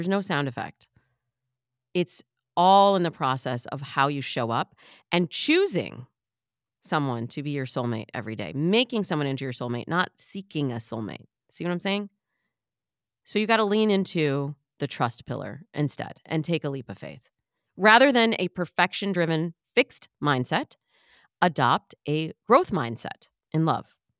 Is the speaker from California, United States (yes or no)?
no; Michigan, United States; I'm from Michigan, so I have to really think about the word mirror. Mirror. Am I saying that right? Mirror? Because we say mirror.